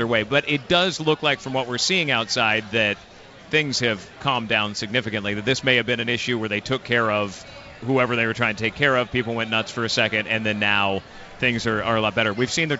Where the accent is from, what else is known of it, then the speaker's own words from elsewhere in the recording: California, United States; I come from California